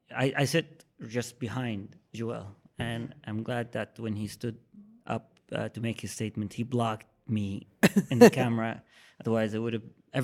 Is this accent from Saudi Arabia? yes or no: yes; Saudi Arabia; moved away as an adult; also born or lived in Syria; now in Canada; Grew up between Saudi and Syria and came to Canada on my own when I was 19.